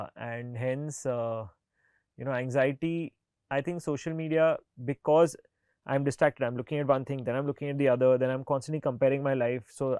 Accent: India; One is I'm building an Indian company. So I stand proudly Indian, I dress proudly Indian.

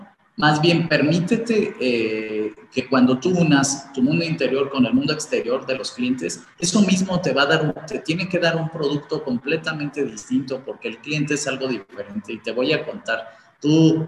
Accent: Mexico; somos poco mexicanos en ese sentido

